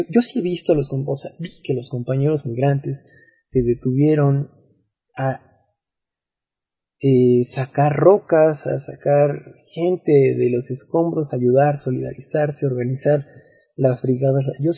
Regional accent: Mexico; creo que nosotros como mexicanos, claro que tenemos que tener individualmente una sensibilidad para con los migrantes

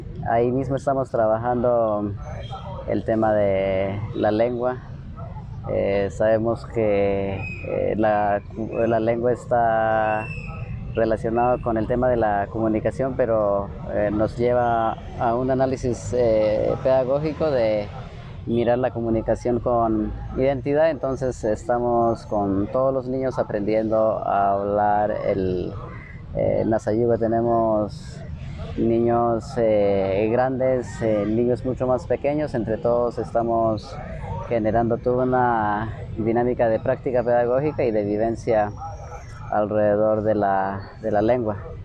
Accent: Cauca, Colombia; nosotros somos de Tierra Adentro y en lo particular … vivo en esa zona.

